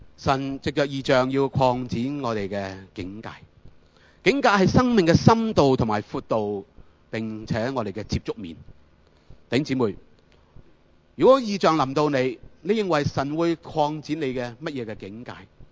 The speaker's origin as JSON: {"language": "Chinese", "country": "Hong Kong", "said": "作为香港人的我，作为今日在中国这个时代的香港"}